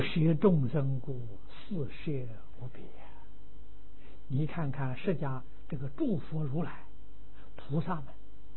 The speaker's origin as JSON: {"language": "Chinese", "country": "China", "said": "我们中国人遇到外国吃西餐，我们赞叹他。那你为什么不天天吃西餐呢？习惯不一样，这个中餐吃习惯了。"}